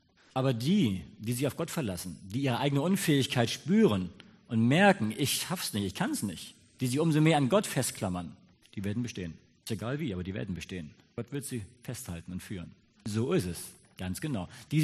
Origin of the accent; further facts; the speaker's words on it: Hamburg, Germany; ich bin selbst aus Hamburg.